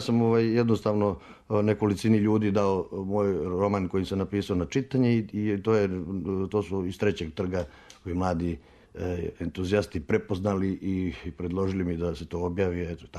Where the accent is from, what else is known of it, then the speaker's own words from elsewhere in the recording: Banja Luka, Republika Srpska, Bosnia & Herzegovina; born there; ja sam rođen u Banja Luci